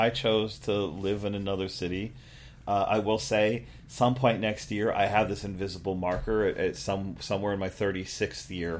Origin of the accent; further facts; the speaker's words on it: Metuchen, New Jersey, United States; But I grew up in Metuchen. You know, my parents' first house was in Metuchen.